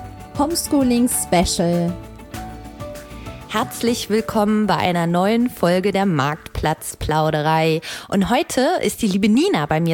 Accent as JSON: {"language": "German", "region": "North Rhine-Westphalia", "country": "Germany", "said": "Meine Heimat, es ist wirklich wunderschön."}